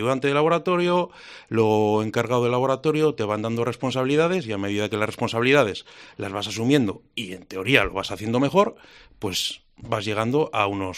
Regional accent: Logroño, La Rioja, Spain; me vine más cerca de Logroño, porque yo soy de Logroño

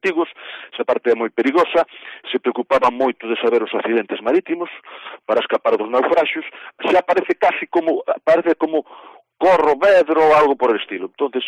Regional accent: A Estrada, Galicia, Spain; porque de neno vivín na Estrada

